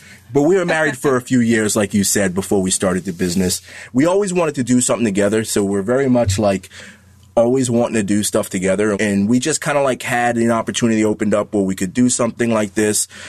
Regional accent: Rhode Island, United States; moved away as an adult; now in Atlanta, United States; We're originally from the Northeast, outside of Boston, Providence, Rhode Island area, and we relocated to Atlanta, Georgia, probably like 5 years ago.

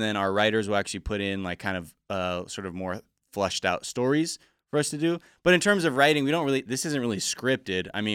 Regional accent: West Coast, United States; I'm from the West Coast, so I always be like, West Side

